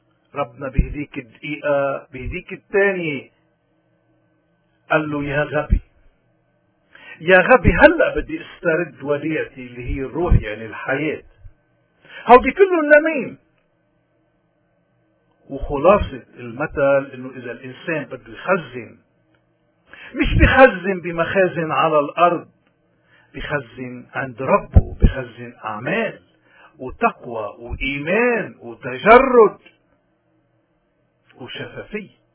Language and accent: Arabic; Lebanon; من هون نحن كلبنانيين اليوم ما في شيء عنا بقوينا